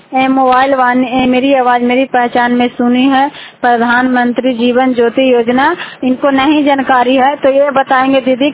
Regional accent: Chandi, Bihar, India; चंडीडी के रहने वाली हूँ।

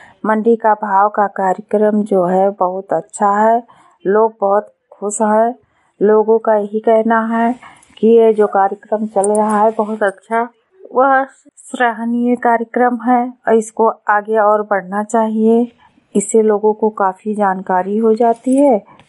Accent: Lakharampur, Uttar Pradesh, India; आज मैं विकास खंड विशेषरगंज से हूँ, ग्राम पंचायत लखारामपुर, गांव लखारामपुर से, जिला बहराइच से।

